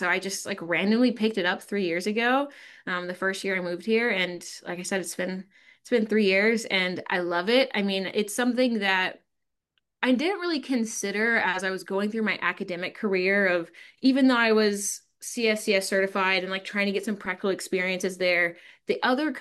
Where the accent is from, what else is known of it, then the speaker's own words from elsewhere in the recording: Naperville, Illinois, United States; I grew up outside of Chicago in a suburb called Naperville.